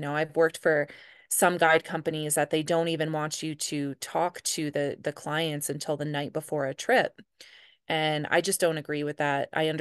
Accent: New Jersey, United States; now in Mammoth Lakes, United States; So no, not from California at all. Currently in Mammoth Lakes, but I'm originally from New Jersey.

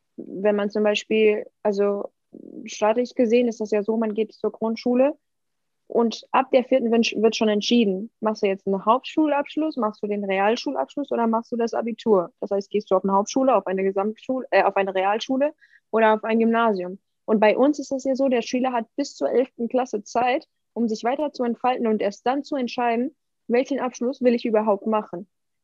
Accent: Spain; Also ich bin in Spanien aufgewachsen.

